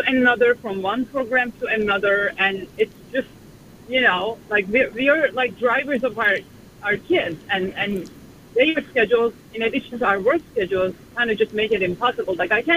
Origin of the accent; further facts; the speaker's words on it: Turkey; moved away as an adult; now in United States; And I am originally from Turkey, and I still, like, remember as a child, you know, growing up.